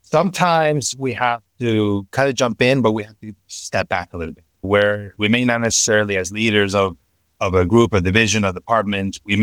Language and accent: English; New York, United States; So definitely a proud New Yorker.